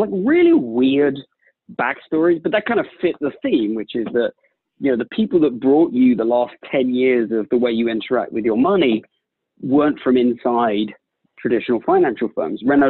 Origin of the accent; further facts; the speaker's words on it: United States; now in United Kingdom; I moved here 20 years ago, so I'm an American, and my experience is American